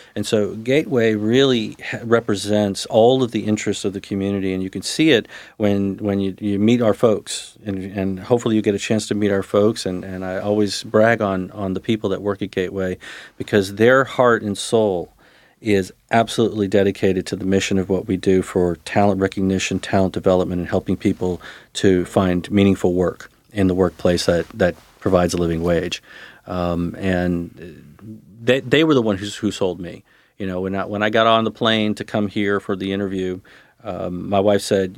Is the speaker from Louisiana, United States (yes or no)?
yes; New Orleans, Louisiana, United States; I'm a kid from New Orleans, and I grew up in New Orleans.